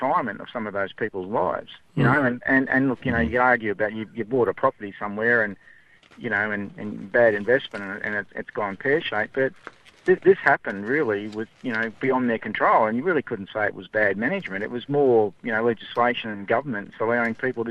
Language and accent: English; Brisbane, Queensland, Australia; Yeah, hello. I'm from Brisbane.